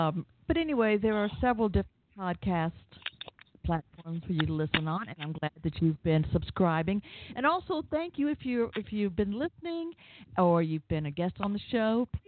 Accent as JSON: {"language": "English", "region": "Georgia", "country": "United States", "said": "I know you can tell by my accent, I'm here in Georgia, and The show business is pretty big business down here in Georgia."}